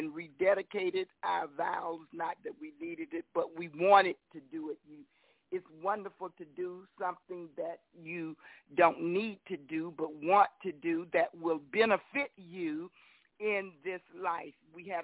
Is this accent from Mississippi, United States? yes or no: yes; Mississippi, United States; brought us together here in this state of Mississippi, which is my home state.